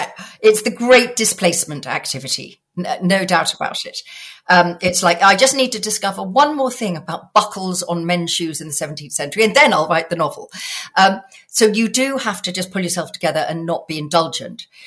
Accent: South East England, United Kingdom; I grew up in Sussex. I live in Sussex.

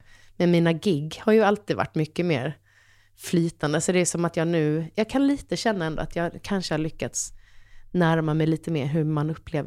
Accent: Halland County, Sweden; jag är en hallänning

